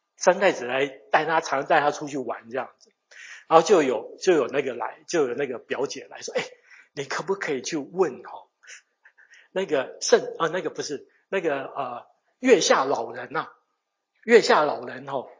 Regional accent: Taiwan; 我是从台湾来的，台湾的宫庙特别多

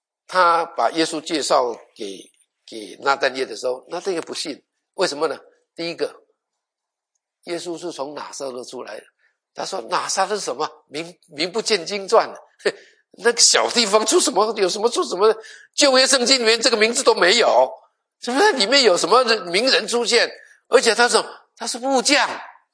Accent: Taiwan; 我小的时候在屏东，在高雄哈。有一个屏东是在南部啦。

